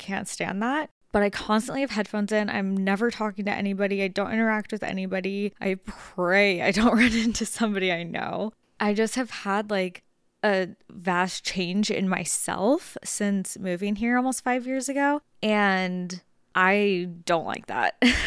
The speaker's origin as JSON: {"language": "English", "town": "Las Vegas", "region": "Nevada", "country": "United States", "tie": "born or raised there", "said": "hi, I'm born and raised in Las Vegas, multiple generations back, which is something about me that like is one of my favorite things in the entire world. I'm literally love that I'm from there."}